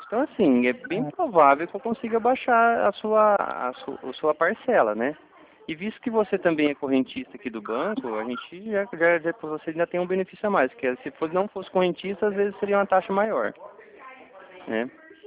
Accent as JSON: {"language": "Portuguese", "town": "Cornélio Procópio", "region": "Paraná", "country": "Brazil", "said": "eu sou daqui da cidade de Cornélio Procópio, Paraná, né?"}